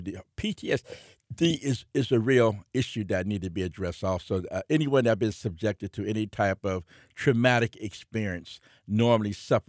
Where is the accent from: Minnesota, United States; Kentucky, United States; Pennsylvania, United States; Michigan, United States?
Pennsylvania, United States; Braddock; I'm originally from Braddock in Rankin area. So it was a strong blue-collar, segregated working community.